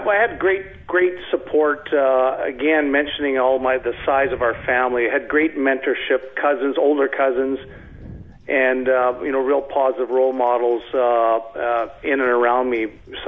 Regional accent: Lachute, Quebec, Canada; And this was all throughout my time in my hometown of Lachute, Quebec.

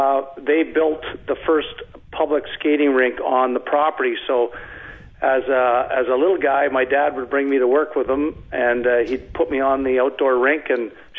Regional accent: Lachute, Quebec, Canada; And this was all throughout my time in my hometown of Lachute, Quebec.

